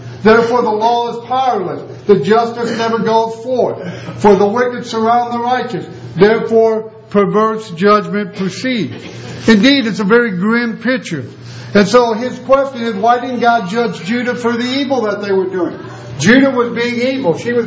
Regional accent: United States; I am so thankful and honored that I'm an American citizen

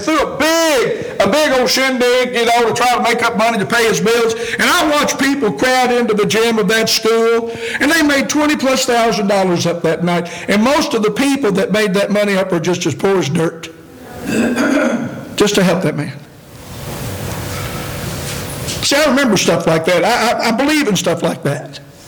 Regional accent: United States; especially when I was a child growing up in Anderson County, people would help each other. That's where it is where I live now.

